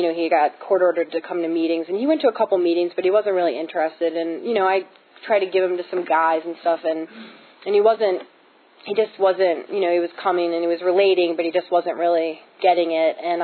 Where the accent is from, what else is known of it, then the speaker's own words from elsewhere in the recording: Maryland, United States; It was always the fact that my parents were divorced or that I grew up in Southern Maryland.